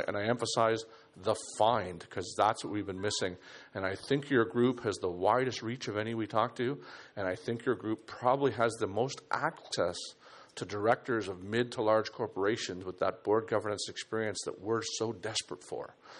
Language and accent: English; Canada; Well, I won't. I'm Canadian.